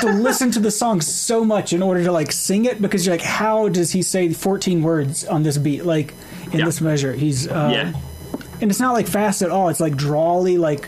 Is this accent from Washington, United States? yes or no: no; Lincolnton, North Carolina, United States; they are managed by Jimmy Ryan, who I grew up with in Lincolnton and was involved in LYO stuff with.